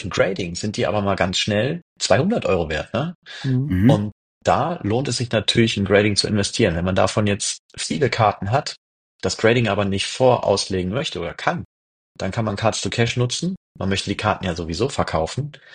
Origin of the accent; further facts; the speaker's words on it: Solingen, North Rhine-Westphalia, Germany; Ich bin aus Solingen.